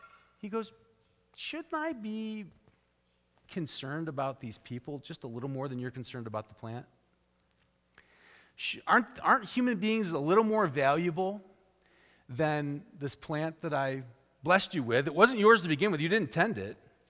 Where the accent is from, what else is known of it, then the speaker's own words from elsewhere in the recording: United States; You know, I'm an American. And I'm a Christian.